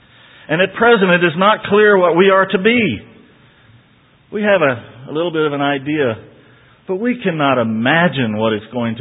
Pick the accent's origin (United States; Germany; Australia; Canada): United States; Texas; We do that on purpose because I'm a Texan, and I need basic English.